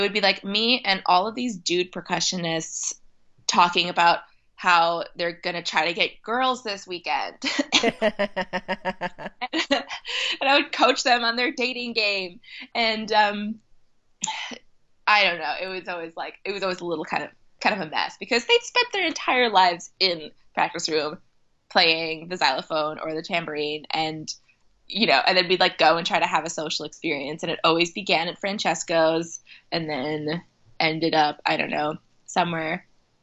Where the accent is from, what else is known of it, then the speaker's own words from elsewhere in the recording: Glenview, Illinois, United States; So I grew up outside of Chicago in a suburb called Glenview.